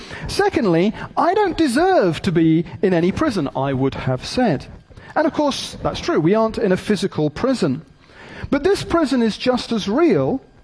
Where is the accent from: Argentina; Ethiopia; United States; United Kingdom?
United Kingdom; and I'm British, for goodness sake.